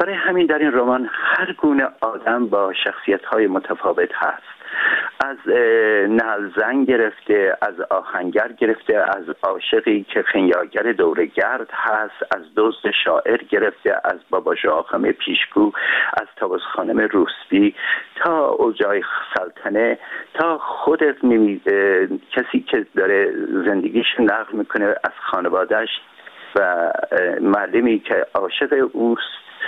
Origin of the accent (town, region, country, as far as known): Urmia, West Azerbaijan, Iran; born or raised there